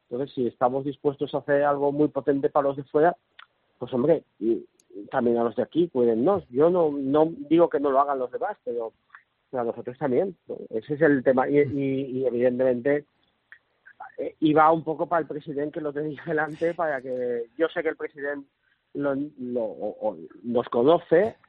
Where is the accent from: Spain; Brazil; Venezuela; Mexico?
Spain; Valencian Community; Yo, por supuesto, como valenciano y como empresa familiar y como además que quiero mi tierra